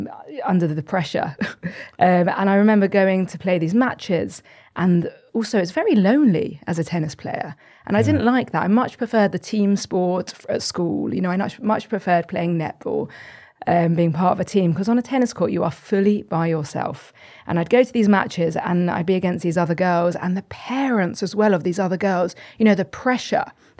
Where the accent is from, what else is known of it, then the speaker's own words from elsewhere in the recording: London, United Kingdom; So I have a fairly boring story, I think, in that I'm from London, grew up in North London